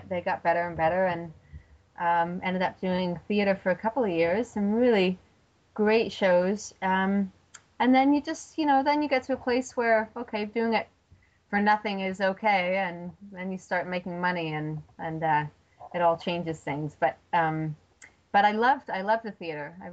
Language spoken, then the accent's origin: English; England, United Kingdom; also born or lived in Cyprus / Lincolnshire / Lake District; now in Canada; I was born in Greece, in Cyprus, and then moved back to England, Lincolnshire and the Lake District, and then we ended up moving to Canada.